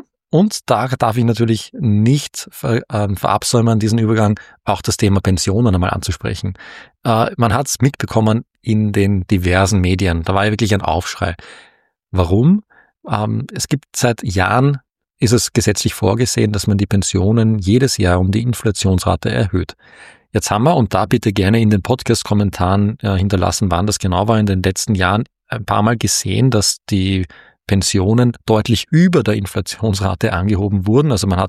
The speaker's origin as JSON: {"language": "German", "country": "Austria", "said": "wenn ich jetzt als Österreicher auf den Berg gehe"}